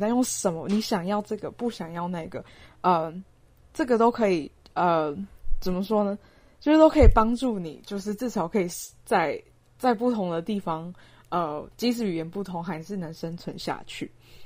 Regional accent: Taiwan; 我开始想要去用照片或是用照片的方式去叙述我来自的文化，我的台湾这个地方我想拍摄的东西好多好多

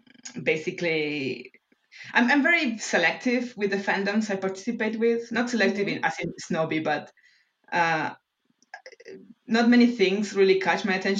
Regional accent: Argentina; now in Denmark; And I am from Argentina, but I live in Denmark.

